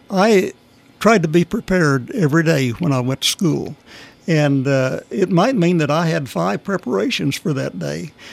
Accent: Cadiz, Kentucky, United States; Cadiz, Kentucky.

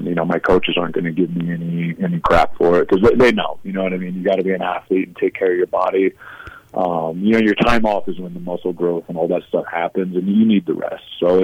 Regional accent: Midwest, United States; now in Denver, United States; this is a big reason I moved out to Denver. You know, I'm from the Midwest originally

